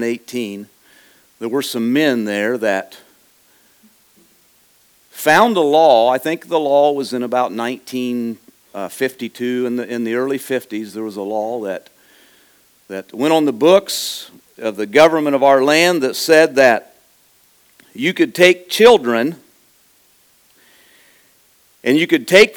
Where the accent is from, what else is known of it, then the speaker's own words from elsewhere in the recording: Ohio, United States; I'm from Northwest Ohio, little congregation there called Olive Branch.